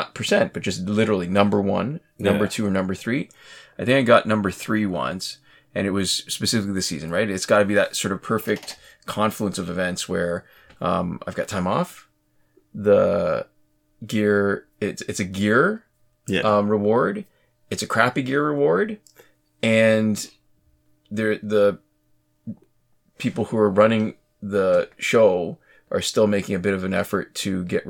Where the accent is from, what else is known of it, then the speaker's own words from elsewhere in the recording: Canada; because postal codes, we're Canadian.